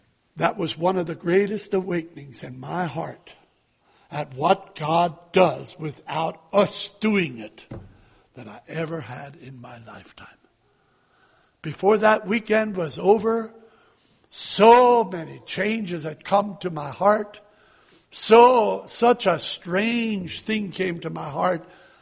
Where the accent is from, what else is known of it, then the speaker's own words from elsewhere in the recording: Pennsylvania, United States; born there; It's a little like some of us, I was born in Lancaster County.